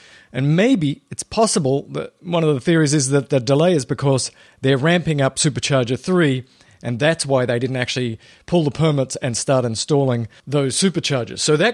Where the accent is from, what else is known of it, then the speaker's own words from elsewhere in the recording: Australia; I'm Australian.